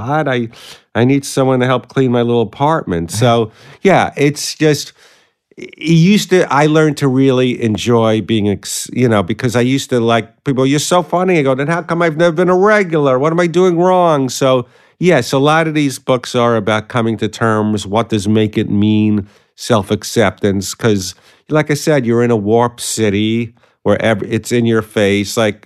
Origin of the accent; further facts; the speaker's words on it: Brooklyn, New York, United States; I grew up in Sheepshead Bay in Brooklyn